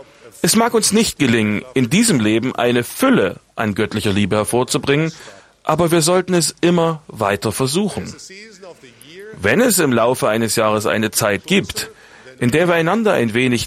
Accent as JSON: {"language": "German", "region": "East Germany", "country": "Germany", "tie": "born or raised there", "said": "Diese schönen Erinnerungen an meine Kindheit in Ostdeutschland werden mir immer teuer sein."}